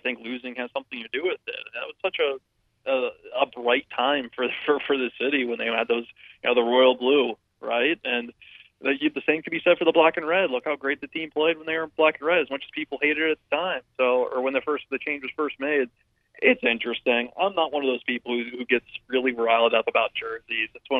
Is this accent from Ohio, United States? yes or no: yes; Ohio, United States; I mean, I grew up in Ohio, but it was always fun watching them in the playoffs.